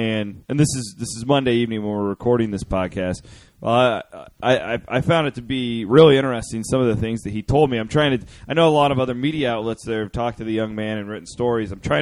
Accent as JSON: {"language": "English", "region": "Iowa", "country": "United States", "said": "I'm from Southwest Iowa."}